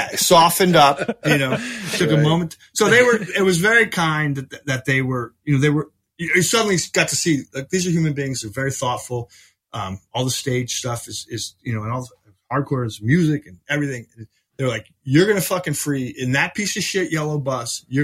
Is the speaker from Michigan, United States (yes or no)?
no; New Jersey, United States; Like I'm from New Jersey and I'm tough